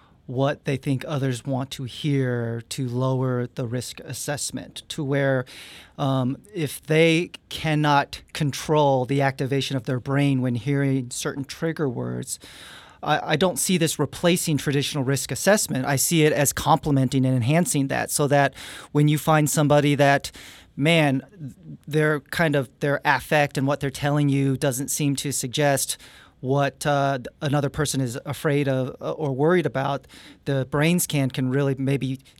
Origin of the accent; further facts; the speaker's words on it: Washington, United States; Growing up in Washington State, I hate the humidity here.